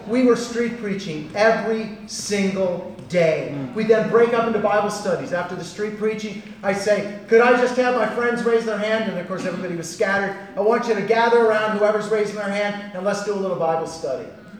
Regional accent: Montana, United States; Have you noticed I'm white? Africa, have you noticed? I'm wearing cowboy boots. I'm from Montana.

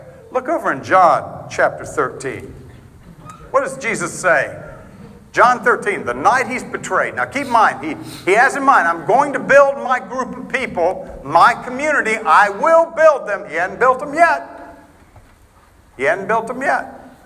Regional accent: Florida, United States; I'm from Florida originally.

